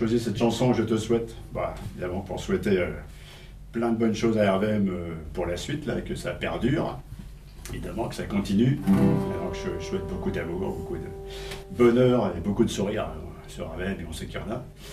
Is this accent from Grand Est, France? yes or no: yes; Grand Est, France; j'habite Crépy depuis les années 60, mais en fait je suis originaire de Champagne, je suis champenois d'origine, un petit village près de Troyes.